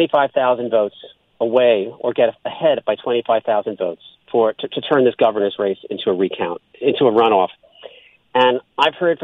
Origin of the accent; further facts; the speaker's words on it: California, United States; now in Georgia, United States; I'm not in California. I'm in Georgia. I'm a Californian who is reporting in Georgia after being in Florida.